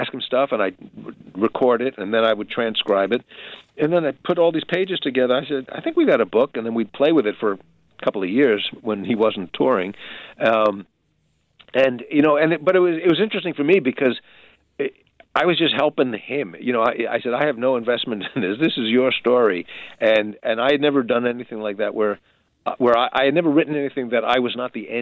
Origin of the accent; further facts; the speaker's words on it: New York, United States; Why would a me, as an American, as a New Yorker, have to go to Ireland?